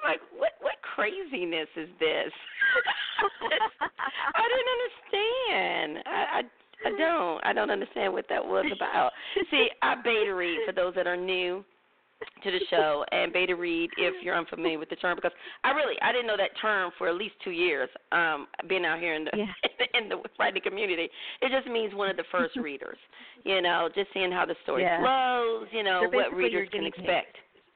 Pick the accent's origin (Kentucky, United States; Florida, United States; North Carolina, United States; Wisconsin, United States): North Carolina, United States; So, but I grew up in North Carolina where, oh my gosh, you could set a clock to everything.